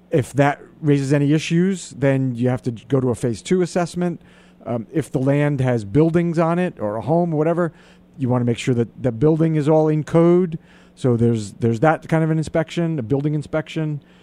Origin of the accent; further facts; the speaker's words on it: New Jersey, United States; Yeah, I was born in Jersey and I was raised there